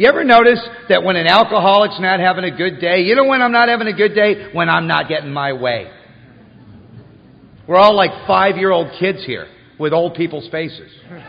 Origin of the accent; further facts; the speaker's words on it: Malibu, California, United States; And I said, well, I grew up in Malibu. What I want is a yacht and a Learjet.